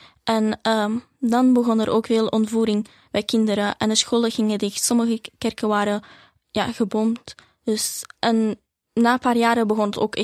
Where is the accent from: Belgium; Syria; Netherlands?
Syria; Al-Hasakah Governorate; Dus ik ben van Syrië en ik woonde in Al-Hasaka. Dat is een streek in Syrië, ergens dicht bij Turkije. Ik woonde in een plek waar 4 christenen waren en... er waren ook wel andere religies, maar niet evenveel als de christenen.